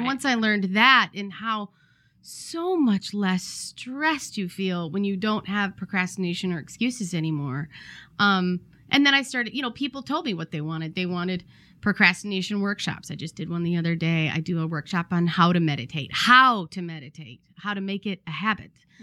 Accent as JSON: {"language": "English", "country": "United States", "said": "I am not from the South, as you may surmise. I am from the North. Mm-hmm. I am from Detroit or Chicago, depending on whether or not we're ordering pizza."}